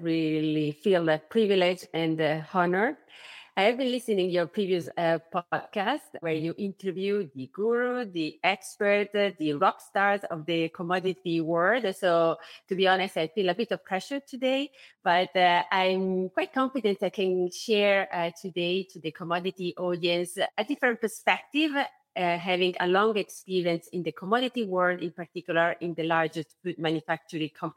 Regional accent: Rome, Lazio, Italy; I grew up in Rome, definitely not a commodity origin

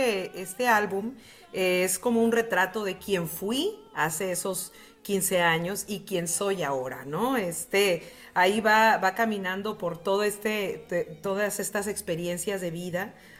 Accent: Sonora, Mexico; now in Tijuana, Mexico; Yo soy sonorense, pero ya tenemos acá más de 30 y tantos años. Y Tijuana es una ciudad muy noble, que recibe a los que venimos de fuera con mucho cariño. A mí me encanta vivir aquí

